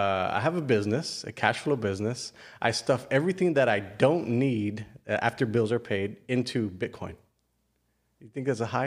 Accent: Texas, United States; I'm from the Valley. Like, I grew up here. I want to give back to Valley. Like, this is where I grew up. I know people here. I have family here. Why wouldn't I like support the Rio Grande Valley?

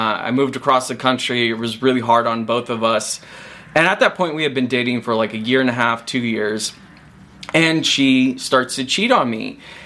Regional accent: Indiana, United States; the second I moved across the country and went to school in Florida, I'm from Indiana.

